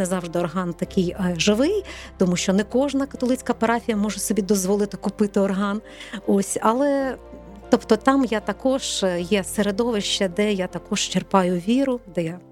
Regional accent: Bilobozhnytsia, Ternopil Oblast, Ukraine; Родом я із Тернопільської області. Є таке мальовниче село Білобожниця у Чортківському районі.

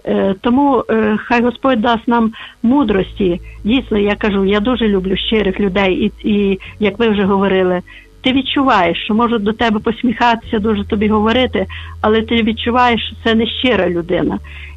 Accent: Lviv, Lviv Oblast, Ukraine; я зі Львова.

